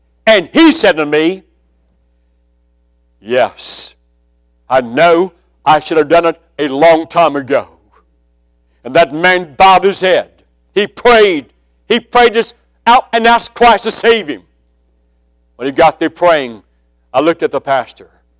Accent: West Virginia, United States; I said, "Well, sir, I'm from West Virginia. I've hunted all my life."

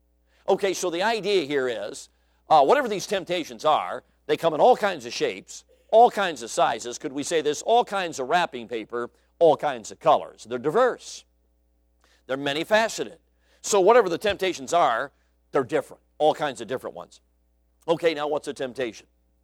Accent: Chicago, Illinois, United States; Now, I have never been mugged. Growing up in Chicago, I guess that's unusual.

